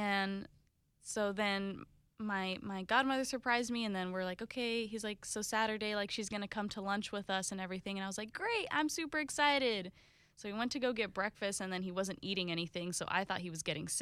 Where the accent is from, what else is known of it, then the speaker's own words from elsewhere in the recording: Jacksonville, Florida, United States; also born or lived in Italy; Yeah, most of my life has been Jacksonville.